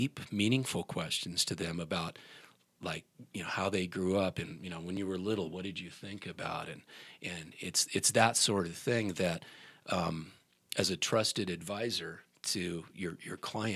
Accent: Boulder, Colorado, United States; And, you know, I'm from Boulder, so you have to be kind of careful how you say this.

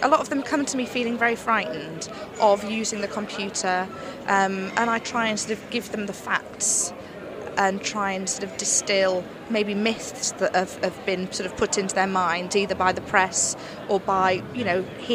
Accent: Carlisle, North West England, United Kingdom; And I am from Carlisle in Cumbria

